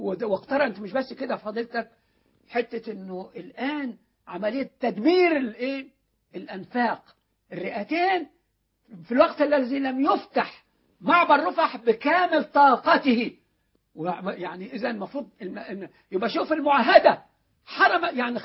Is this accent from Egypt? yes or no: yes; Egypt; إحنا أبناء مصر